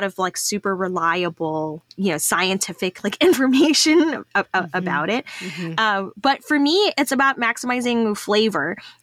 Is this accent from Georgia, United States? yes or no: no; Texas, United States; But, you know, I'm a Texan, so kind of like Chinese chili crisp just has that like umami.